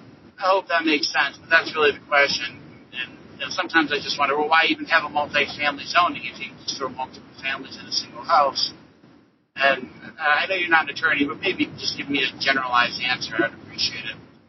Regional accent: Downriver, Michigan, United States; I'm from Down River, Michigan.

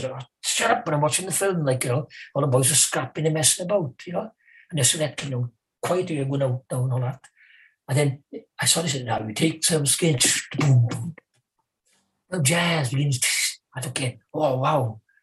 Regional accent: Wales, United Kingdom; he was making me very welcome because I come from Wales, like, you know.

